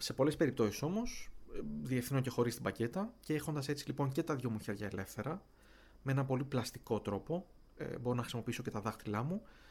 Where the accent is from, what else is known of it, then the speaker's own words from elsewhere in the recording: Thessaloniki, Central Macedonia, Greece; now in Vienna, Austria; Ως Θεσσαλονικιός μεγάλωσα με τον Ερωτικό